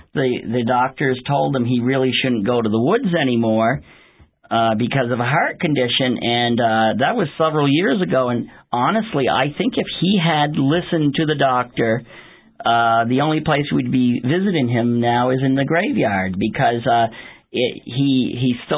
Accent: Newport, Vermont, United States; now in Derby, United States; I was born and raised in Newport, and I live in Derby now.

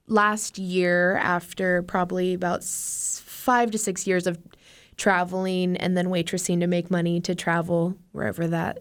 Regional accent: Alaska, United States; growing up on Prince of Wales is an island, so you're constantly surrounded by the ocean.

